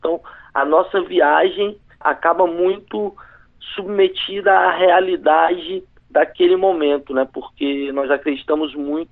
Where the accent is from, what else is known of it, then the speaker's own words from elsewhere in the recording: Central Brazil, Brazil; somos do centro do Brasil e para qualquer lugar que a gente olhe, a gente já conseguiu ir na extremidade do nosso país